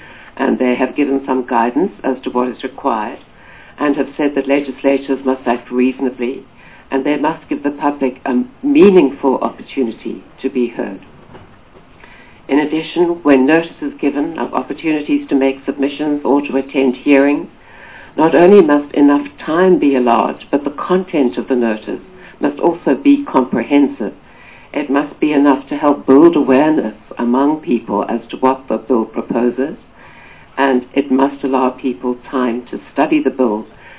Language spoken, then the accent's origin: English; Gauteng, South Africa; I come from Gauteng